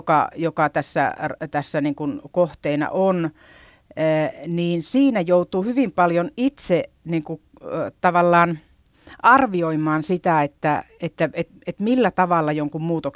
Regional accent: North Karelia, Finland; Ainakin minun, joka tulin Pohjois-Karjalasta

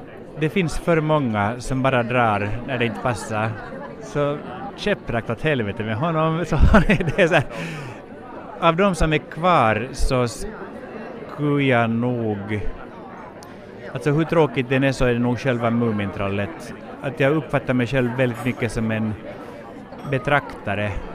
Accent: Finland; vi som finlandssvenskar

